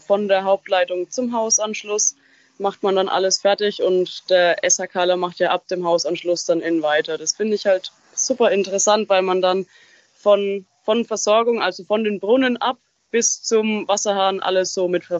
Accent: Kitzingen, Bavaria, Germany; Ich komme aus Kitzingen und arbeite bei den Lichtkraft- und Wasserwerken dort.

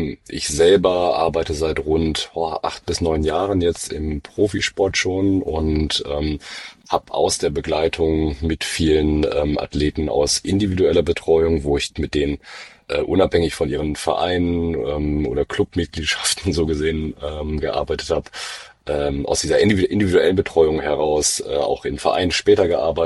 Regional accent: Essen, North Rhine-Westphalia, Germany; bei uns in Essen, in NRW, wo ich herkomme

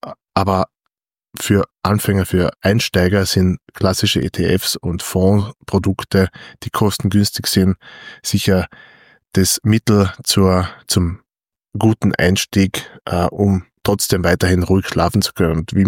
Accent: Austria; Also einer der wenigen technischen Player bei uns in Österreich, weil wir haben ja nicht so viele technische Unternehmen, die an der Börse notiert sind.

